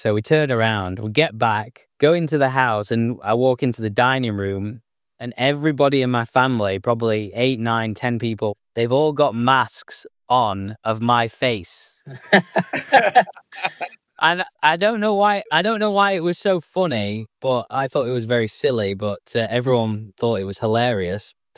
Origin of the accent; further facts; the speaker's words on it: England, United Kingdom; that's what I know it as an English person